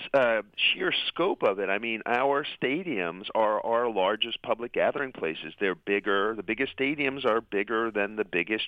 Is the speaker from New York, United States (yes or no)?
yes; New York, United States; You know, I grew up in New York